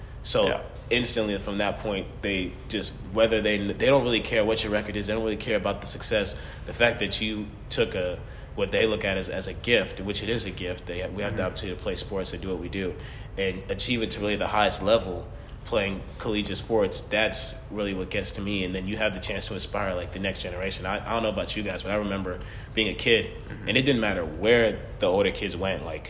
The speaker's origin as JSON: {"language": "English", "town": "Raleigh", "region": "North Carolina", "country": "United States", "said": "I'm a junior from Raleigh, North Carolina."}